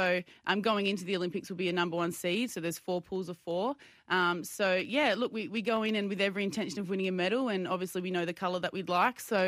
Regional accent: Mount Barker, South Australia, Australia; I grew up in the Adelaide Hills, Mount Barker.

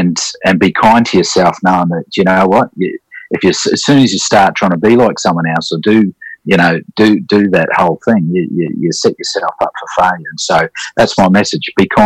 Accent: New Zealand; now in Australia; You know, I'm a Kiwi, and when I come over

